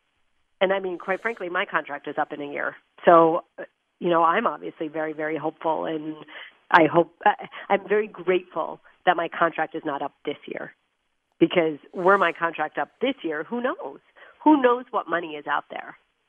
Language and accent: English; New Jersey, United States; We were married in New Jersey because I'm from New Jersey, and all of my family is in New Jersey, and most of my friends are in the New York, New Jersey area.